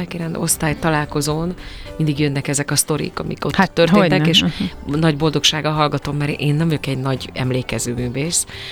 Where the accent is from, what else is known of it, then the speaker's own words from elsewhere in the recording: Eger, Heves, Hungary; also born or lived in Szentes; hogy egri lány vagyok, ott születtem, nekünk ugye ott a szőlő volt a prioritás